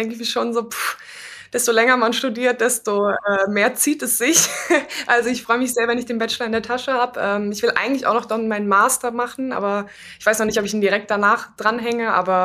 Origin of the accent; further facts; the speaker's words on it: Kassel, Hesse, Germany; born there; 24 Jahre alt, komme gebürtig aus Kassel